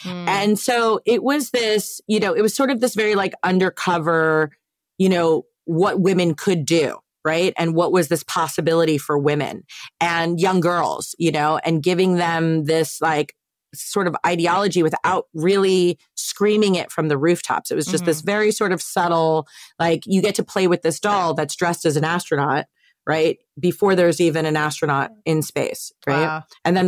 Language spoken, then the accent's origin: English; East Coast, United States; Like growing up on the East Coast, and obviously like all my family still lives on the East Coast.